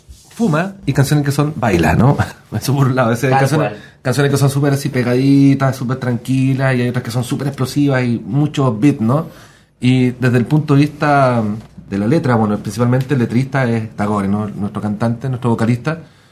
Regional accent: southern Chile, Chile; Nosotros somos del sur de Chile, donde hay una cultura mapuche súper viva, donde hay influencia hispana, donde hay influencia de la cultura chilota, que está un poco más al sur de Valdivia, influencia alemana.

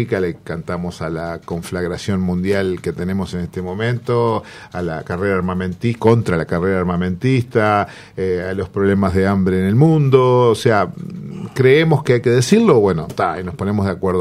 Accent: Montevideo, Uruguay; yo soy nacido, criado y vivo en Montevideo. Ahora hace unos años que estoy en la costa de Canelones, pero me sigo considerando citadino.

